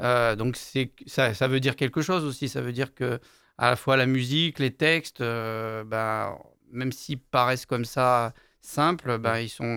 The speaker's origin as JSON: {"language": "French", "town": "Saint-Bonnet-près-Riom", "region": "Auvergne-Rhône-Alpes", "country": "France", "said": "Moi, je suis du côté de Rion."}